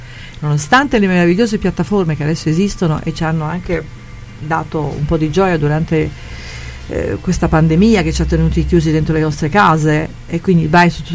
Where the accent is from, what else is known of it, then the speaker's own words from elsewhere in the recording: Naples, Campania, Italy; born there; Io sono nata a Napoli e il mio papà non voleva